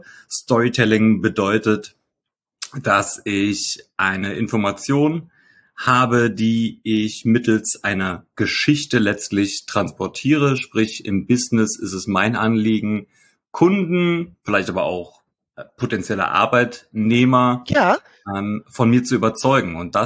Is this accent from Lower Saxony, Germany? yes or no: no; Cologne, North Rhine-Westphalia, Germany; now in Kirn, Germany; Ich werde jetzt schlanke 40 Jahre, lebe seit ganz kurzem in Kirn, bin aber eigentlich gebürtiger Kölner und mein Herz wird wohl auch für immer dort bleiben. Kirn liegt im Hunsrück.